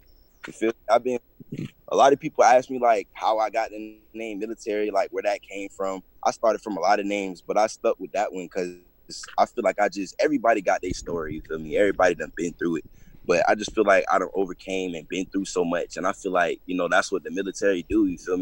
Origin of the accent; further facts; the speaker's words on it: Clearwater, Florida, United States; No, sir. I'm from Clearwater, Florida.